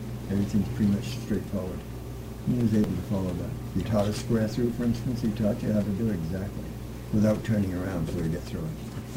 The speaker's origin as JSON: {"language": "English", "town": "Bucksport", "region": "Maine", "country": "United States", "tie": "born or raised there", "also_born_or_lived": "Massachusetts", "said": "I was born right here in Bucksport, and in my schooling in this area, and then we moved to Massachusetts where I graduated up there, and came back to Skowhegan, Maine"}